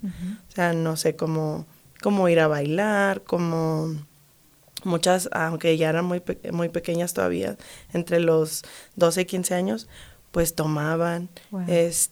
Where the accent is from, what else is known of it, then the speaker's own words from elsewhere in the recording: Ciudad Juárez, Chihuahua, Mexico; yo soy de Ciudad Juárez, Chihuahua, en México.